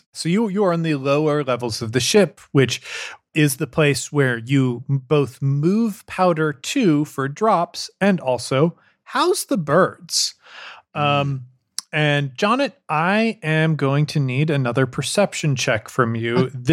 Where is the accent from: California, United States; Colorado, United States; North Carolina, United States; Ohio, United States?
Colorado, United States; Hey, I'm from Colorado. I don't know if that is a big thing for lesbians elsewhere in the country, but I can tell you, Colorado lesbians love their carabiners.